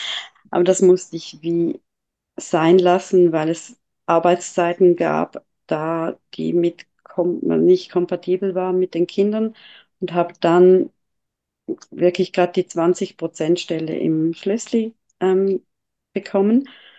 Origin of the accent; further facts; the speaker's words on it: Dachsen, Zurich, Switzerland; Ich bin in Dachsen aufgewachsen, das ist beim Rheinfall.